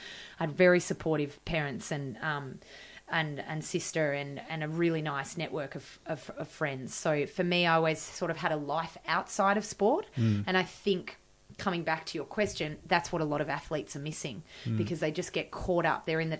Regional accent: Australia; especially being Australian

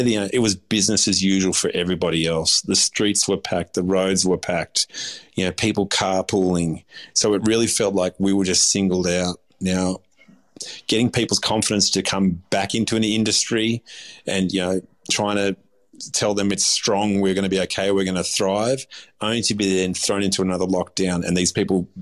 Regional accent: Australia; and I consider myself Aussie. I'm half Turkish. I was born here. I was raised here. I'm an Aussie.

